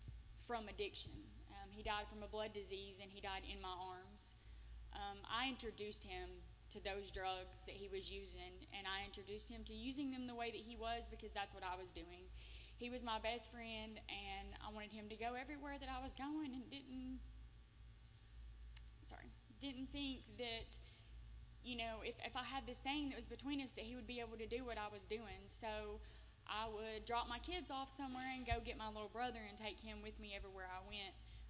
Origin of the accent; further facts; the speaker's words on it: Crossville, Tennessee, United States; I'm from Tennessee, a little old town in Tennessee, Crossville. I grew up, I had a really good childhood.